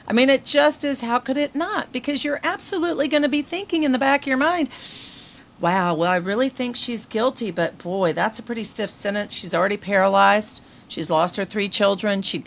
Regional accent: Texas, United States; I'm from Texas, so you are right on the money when you're describing it.

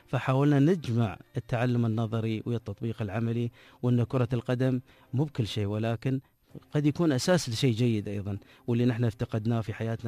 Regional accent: United Arab Emirates; كوني مشجع إماراتي

